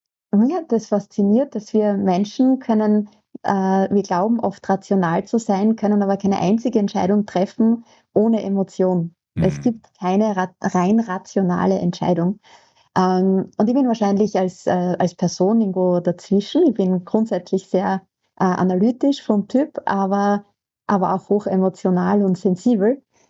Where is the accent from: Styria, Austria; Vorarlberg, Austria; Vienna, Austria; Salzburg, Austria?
Styria, Austria; Fürstenfeld; born there; also ich komme mal aus Österreich. Ich glaube, das hört man, gell? Mhm. Ja. Diejenigen, die … kennen, geboren in Fürstenfeld